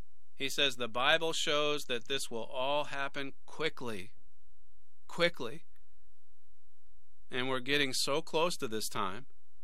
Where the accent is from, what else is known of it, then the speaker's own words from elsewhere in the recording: United States; I mean, look, I'm an American, and it's nice to hear some optimistic words about America